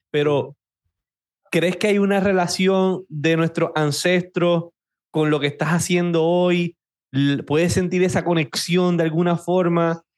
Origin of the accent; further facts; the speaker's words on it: Puerto Rico; es algo que está en nuestro ADN como puertorriqueño.